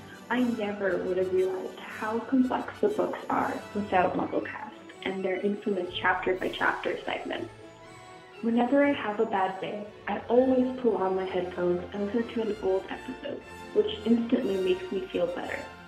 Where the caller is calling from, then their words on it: British Columbia, Canada; Hey, MuggleCasters. … I'm calling from British Columbia, Canada.